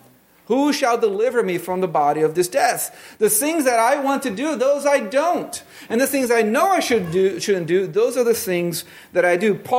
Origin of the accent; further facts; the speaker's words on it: Brazil; Growing up in Brazil, there was a big book that every girl was supposed to read.